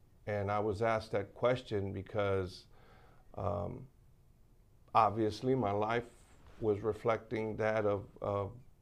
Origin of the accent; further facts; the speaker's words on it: Houston, Texas, United States; Well, I'll begin by saying that I grew up on the East End of Houston. The second ward